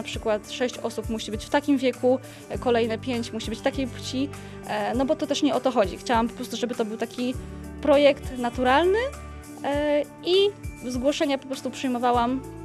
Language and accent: Polish; Gdynia, Pomeranian Voivodeship, Poland; Ja nie jestem urodzoną w Gdyni, gdynianką rodowitą, no ale całe moje życie jednak gdzieś tutaj się kręci wokół Gdyni. Tutaj chodziłam do liceum, teraz tutaj mieszkam, mam tutaj przyjaciół.